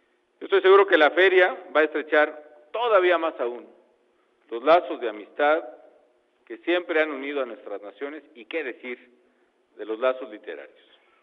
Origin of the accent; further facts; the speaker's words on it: Michoacán, Mexico; entre los que destacan los berceros de Michoacán, lo enfatizo porque además es mi tierra natal